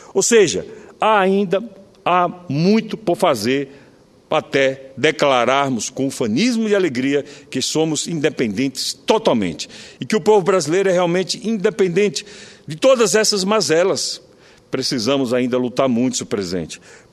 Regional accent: Brazil; Eu sou brasileiro, sim, com muito orgulho.

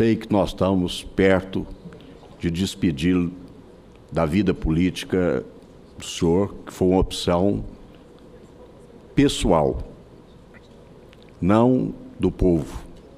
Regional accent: Goiás, Brazil; como goiano, como produtor rural, homem do campo, que resido na minha propriedade

